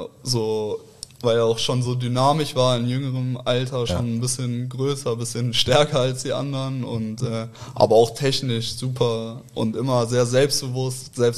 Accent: Cologne, North Rhine-Westphalia, Germany; dass ich aus Köln komme, gebürtig in Köln geboren, da auch groß geworden, aufgewachsen

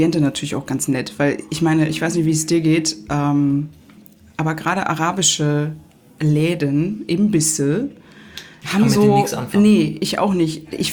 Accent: Germany; Wir sind ja selber Deutsche.

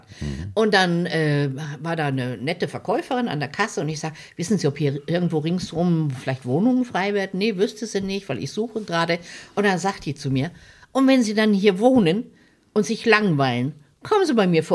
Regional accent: Hanover, Lower Saxony, Germany; Ich bin aus Norddeutschland eigentlich.

